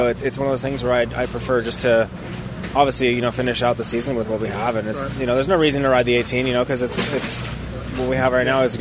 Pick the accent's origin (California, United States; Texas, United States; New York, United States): California, United States; I grew up in California on concrete